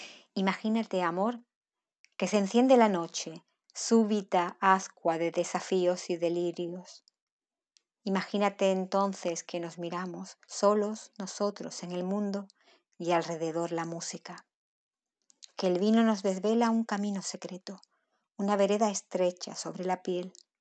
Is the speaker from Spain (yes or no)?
yes; Jerez de la Frontera, Andalusia, Spain; soy de Jerez de la Frontera, una ciudad de España